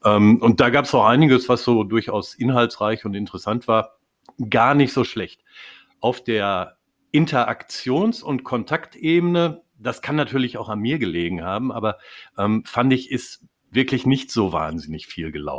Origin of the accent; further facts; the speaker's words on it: North Rhine-Westphalia, Germany; als Westfale